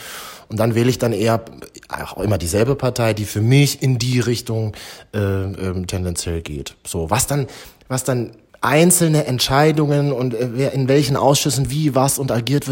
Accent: Berlin, Germany; born there; Ich bin alles genau in Berlin-Neukölln geboren, arbeite manchmal in Halle, manchmal in Leipzig und bin am allerliebsten hier in Berlin

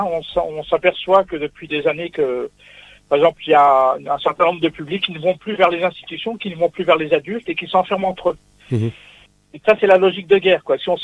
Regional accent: France; born there; parce qu'avant j'étais algérien, maintenant j'ai la double nationalité, pourtant je suis né en France.

